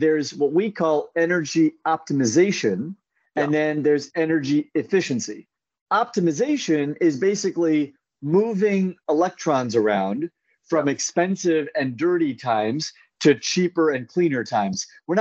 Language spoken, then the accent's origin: English; California, United States; I live in California in San Francisco, and I grew up in NorCal.